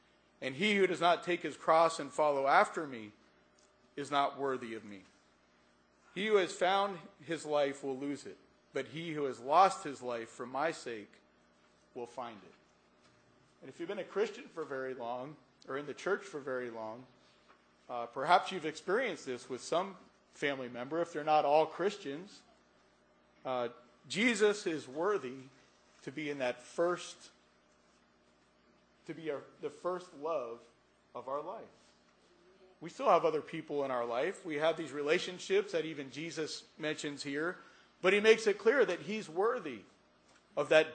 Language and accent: English; Pennsylvania, United States; now in California, United States; I was blessed to be raised, born and raised in Pennsylvania. I love those Pennsylvania cornfields.